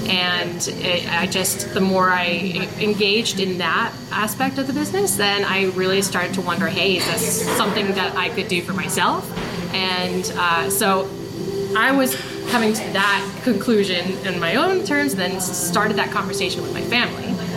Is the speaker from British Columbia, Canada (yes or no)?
yes; Salmon Arm, British Columbia, Canada; also born or lived in Vancouver; So we grew up in Salmon Arm, so this is like our hometown.